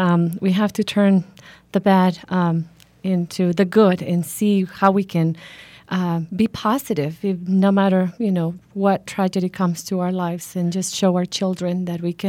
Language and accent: English; Honduras; moved away as an adult; now in Tucson, United States; I'm originally from Honduras